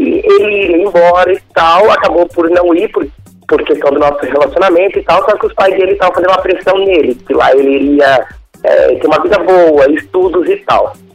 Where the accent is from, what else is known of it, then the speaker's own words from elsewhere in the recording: São João Batista, Santa Catarina, Brazil; Então, eu sou de São João Batista, Santa Catarina.